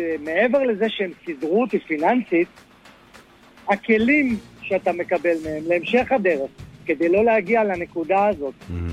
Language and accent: Hebrew; Be'er Ya'akov, Central District, Israel; אני מבאר יעקב.